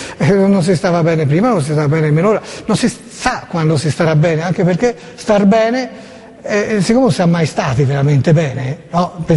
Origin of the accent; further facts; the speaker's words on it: Florence, Tuscany, Italy; E io sono fiorentino, al di là che molti fiorentini si dimostrano tali solamente per via della loro squadra.